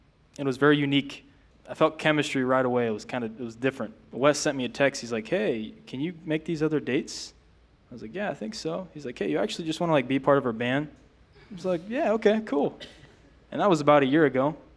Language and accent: English; Indiana, United States; But I grew up in Indiana, went to school in Indiana, went to UC for music.